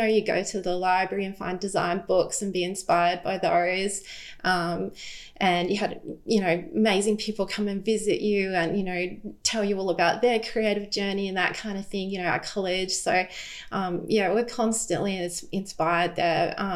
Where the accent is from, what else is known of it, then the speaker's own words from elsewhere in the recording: Brisbane, Queensland, Australia; I grew up in Brisbane. We've always lived here. We lived over the south side as such, as I call it. And then I met my husband and moved over to the north side of Brisbane now.